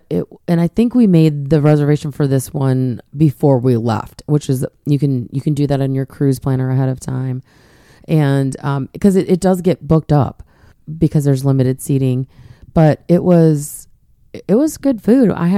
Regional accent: Charleston, South Carolina, United States; So we're from Charleston, South Carolina, and we're admittedly foodies, and we are spoiled by fabulous restaurants where we live.

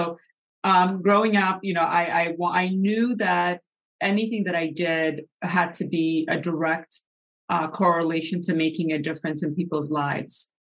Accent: Addis Ababa, Ethiopia; now in Boston, United States; I'm an immigrant from Addis Ababa, Ethiopia. I came here to Boston in 1987 on a one-way flight to Boston and at Logan Airport

